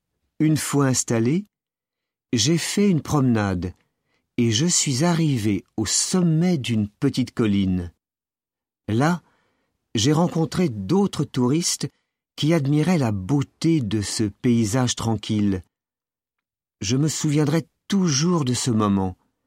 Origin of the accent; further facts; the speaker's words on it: Bordeaux, Nouvelle-Aquitaine, France; Mais après avoir passé mon enfance à Bordeaux, j'ai eu envie de voir le monde.